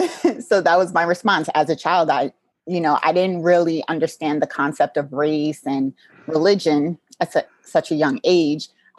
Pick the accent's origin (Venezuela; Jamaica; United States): Jamaica; And my mother always wanted me to be proud as well as being Jamaican, half Jamaican as well.